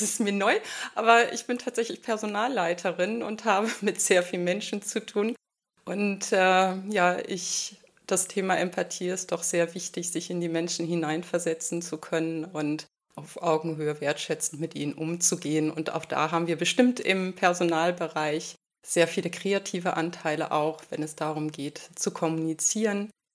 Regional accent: France; Also ich bin auch Französin

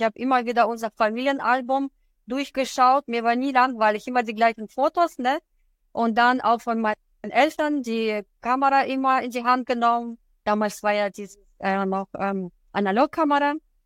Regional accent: Lippstadt, North Rhine-Westphalia, Germany; ich komme aus Lippstadt

